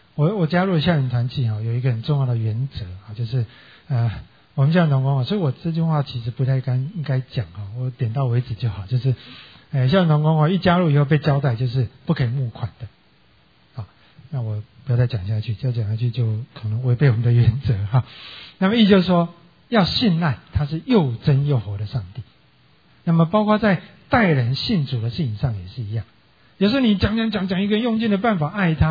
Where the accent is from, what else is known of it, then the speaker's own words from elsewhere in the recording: Taiwan; now in United States; 我从台湾来什么都钱都不要带，我就没办法到这里了啊